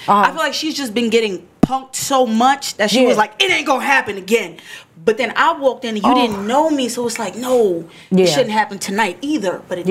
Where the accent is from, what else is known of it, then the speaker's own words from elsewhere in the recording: Jamaica; We're Jamaican. We could run in anything.